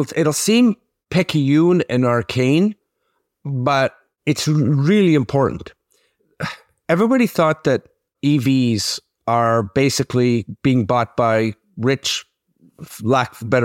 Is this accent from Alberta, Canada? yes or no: no; Quebec, Canada; Or my hometown of Sitsin, Quebec, okay?